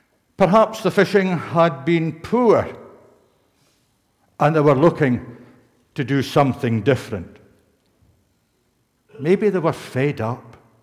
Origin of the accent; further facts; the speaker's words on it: Campbeltown, Scotland, United Kingdom; Campbelltown, my hometown.